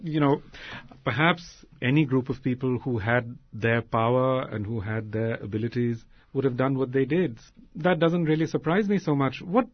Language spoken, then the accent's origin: English; India; And, you know, I'm from India, which was, in some sense, one of the major players in this.